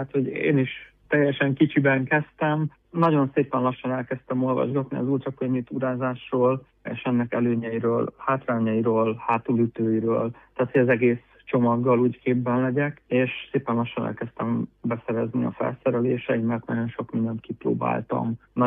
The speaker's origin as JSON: {"language": "Hungarian", "town": "Békéscsaba", "region": "Békés", "country": "Hungary", "tie": "born or raised there", "said": "Békés Csabán nőttem fel, ott éltem 18 éves koromig."}